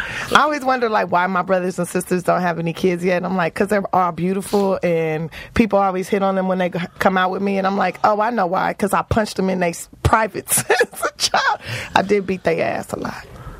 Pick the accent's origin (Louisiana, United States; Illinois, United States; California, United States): California, United States; Los Angeles; I grew up in South Central Los Angeles on 54th and Western.